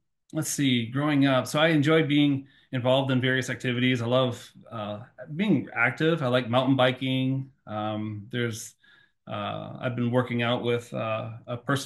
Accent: Michigan, United States; But for sure, like growing up in Michigan, there's nothing that really builds character quite like a Michigan winter.

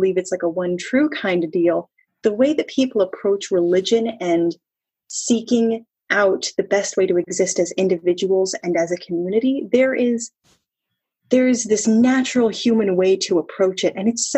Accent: Ohio, United States; also born or lived in Oklahoma; I lived in Ohio in a lot of places, and I was never a fan of it. It was never home to me. I was born in Oklahoma and we moved to Ohio when I was young, and it just never felt right.

